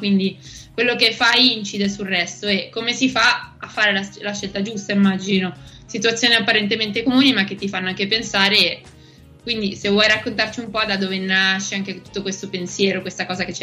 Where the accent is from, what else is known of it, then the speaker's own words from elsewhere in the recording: Milan, Lombardy, Italy; io sono di Milano